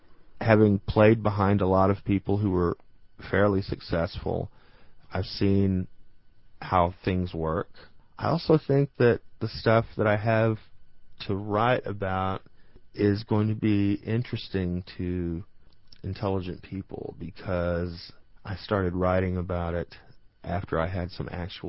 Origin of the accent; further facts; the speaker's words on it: Texas, United States; I grew up on the Texas-Mexico border. The high school I went to, for instance, was like 96% Mexican-American. So it was like me and four other white guys. And so I grew up pretty deep in the Mexican culture.